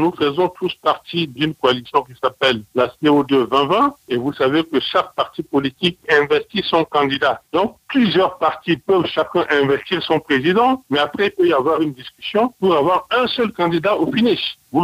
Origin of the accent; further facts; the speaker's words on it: Central African Republic; Je suis centrafricain, ne l'oubliez pas.